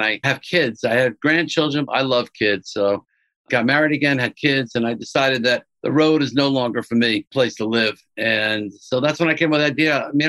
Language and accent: English; New York, United States; I'd seen the movie, I'm from the Catskills, and I said, you know, this will make a great theater show.